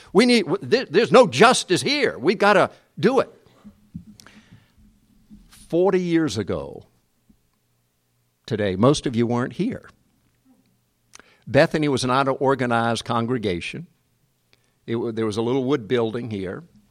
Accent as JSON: {"language": "English", "country": "South Korea", "tie": "born or raised there", "said": "Growing up in Korea, all the engines were steam engines."}